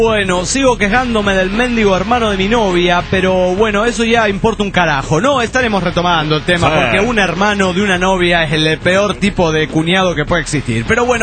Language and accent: Spanish; San Luis de la Paz, Guanajuato, Mexico; No, de San Luis de La Paz, Guanajuato